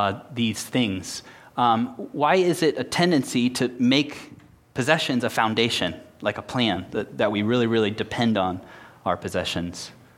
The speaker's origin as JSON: {"language": "English", "country": "Mexico", "lives_now": "United States", "said": "In a few years, I'll forget that I'm even from Mexico, I'm sure."}